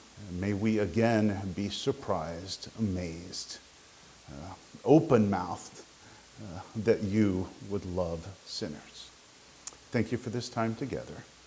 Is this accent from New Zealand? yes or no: no; Uruguay; now in Chicago, United States; Uruguay is real small, so we don't talk about North and South. I grew up in Uruguay.